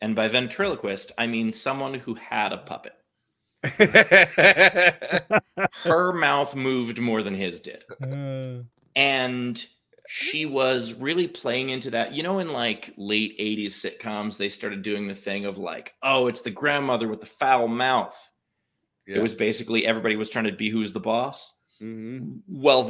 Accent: New York City, New York, United States; I grew up in New York City and I used to take the train to high school every day.

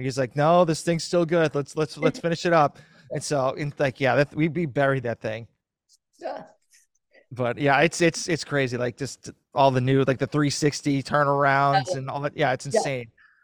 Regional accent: Massachusetts, United States; now in Gainesville, United States; So I am a transplant. I'm from Massachusetts and moved down to Gainesville.

